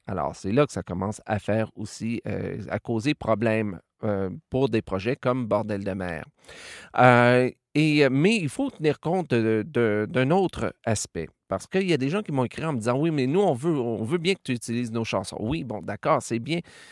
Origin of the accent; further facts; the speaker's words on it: Quebec, Canada; je suis Québécois, donc je vis au Canada.